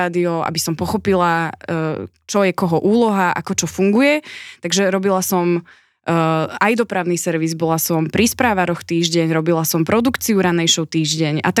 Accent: Závažná Poruba, Žilina Region, Slovakia; som zo Závažnej poruby, čo je rodisko Milana Rufusa

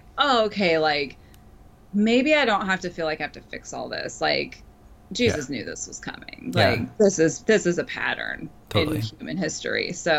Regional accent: Kansas, United States; moved away as an adult; I come from Kansas. Originally, I spent 22 years of my life there.

